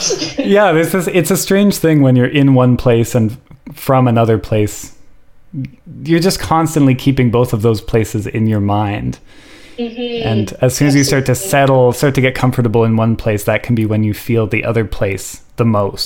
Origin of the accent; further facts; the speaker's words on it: Guelph, Ontario, Canada; That's how I felt going to Fredericton after being born and raised in Guelph.